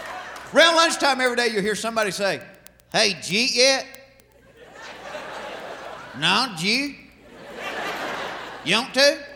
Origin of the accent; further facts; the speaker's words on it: Georgia, United States; now in California, United States; I'm from Georgia originally, but I live in California now. And people out there, they always make fun of the way I talk.